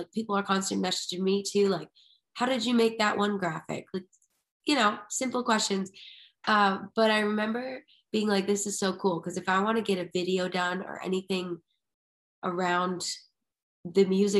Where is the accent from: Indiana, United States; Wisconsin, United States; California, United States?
Wisconsin, United States; Madison; And then the radio station in my hometown was like, okay, cool. Do you guys want to play the Taste of Madison?